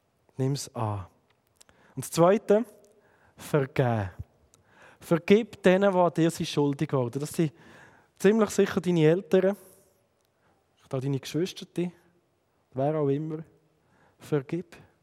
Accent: Fribourg, Switzerland; accent: Sensler dialect; Meine Eltern sind Thurgauer. Ich bin aufgewachsen im Kanton Freiburg, im Sensebezirk, bei den Seesler. Ich war sehr bernorientiert und hätte mir gewünscht, so ein schön reines Berndeutsch zu haben. Jetzt bin ich in Aarau

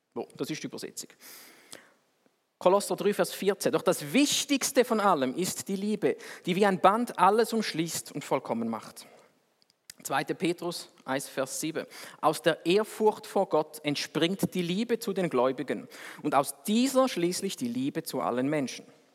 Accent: Switzerland; Oder, wir sind Schweizer.

